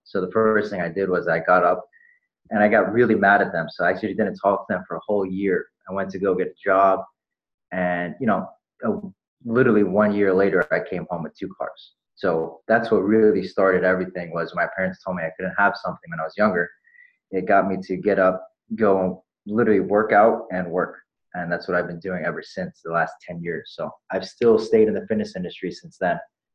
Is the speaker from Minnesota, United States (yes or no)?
no; New Jersey, United States; now in Los Angeles, United States; I'm originally from New Jersey, but right now I live in Los Angeles.